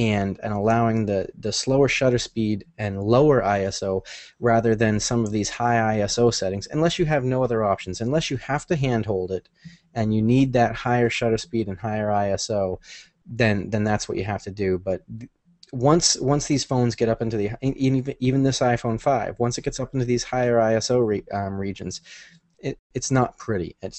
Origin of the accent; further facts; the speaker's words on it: Sanford, Florida, United States; I grew up in Sanford, Florida, right outside of Orlando.